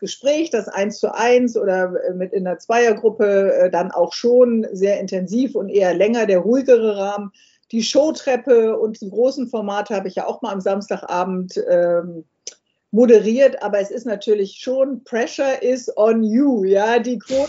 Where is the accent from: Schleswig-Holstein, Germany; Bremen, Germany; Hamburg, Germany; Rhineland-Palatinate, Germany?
Bremen, Germany; Und du weißt, als Bremerin muss ich jetzt...